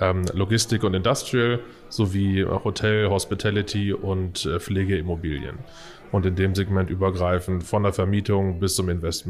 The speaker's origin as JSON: {"language": "German", "town": "Hanover", "region": "Lower Saxony", "country": "Germany", "said": "Ich komme aus Hannover."}